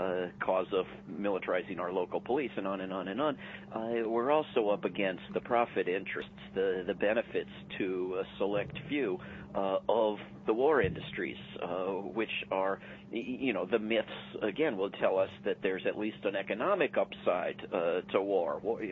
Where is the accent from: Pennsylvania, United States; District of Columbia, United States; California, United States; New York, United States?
District of Columbia, United States; Washington; I grew up in the Washington, D.C. area